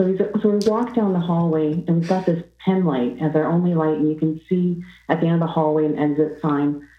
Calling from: Ontario, Canada; calling from Ontario, Canada.

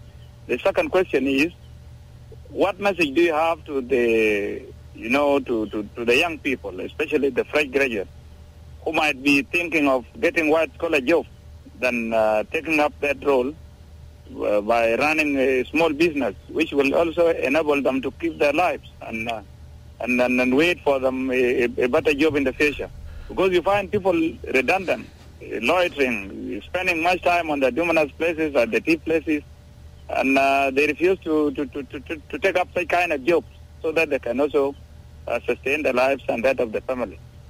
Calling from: Wau, Western Bahr el Ghazal, South Sudan; from the University of Al-Ghazal in Wau.

